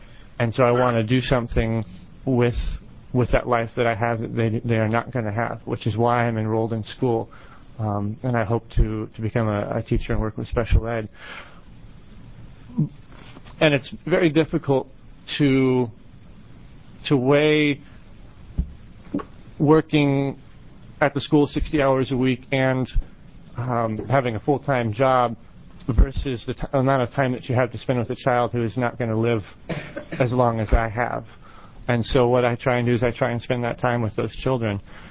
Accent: California, United States; also born or lived in Oregon; I was born in Oregon here, but I was raised down in California, but I've come back about 3 years ago.

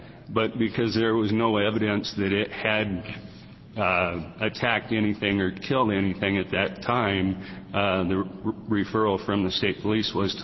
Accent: Astoria, Oregon, United States; I came from Astoria, Oregon.

